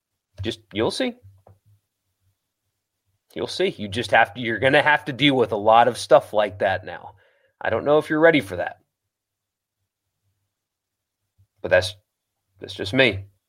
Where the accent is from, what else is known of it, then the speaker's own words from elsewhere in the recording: the South, United States; Marty's a good guy, but his accent's too over the top, and I'm a Southerner.